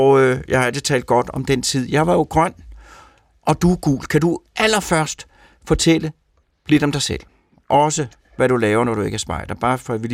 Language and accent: Danish; Sorgenfri, Capital Region of Denmark, Denmark; i Sorgenfri, hvor jeg kommer fra